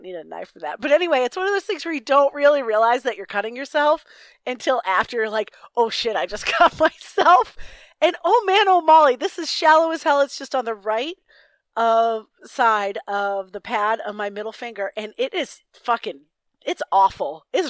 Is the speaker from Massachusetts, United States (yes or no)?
yes; Massachusetts, United States; accent: Massachusetts; It's one of the few remnants of my Massachusetts accent.